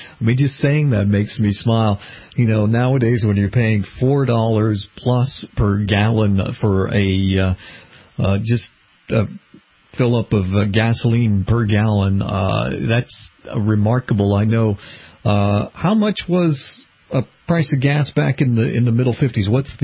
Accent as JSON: {"language": "English", "region": "Massachusetts", "country": "United States", "tie": "born or raised there", "said": "I'm from the New England area myself. I grew up and still live in suburban Boston"}